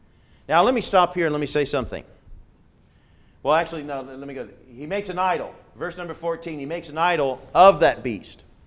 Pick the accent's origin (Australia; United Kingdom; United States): United Kingdom; England; I grew up playing soccer in England.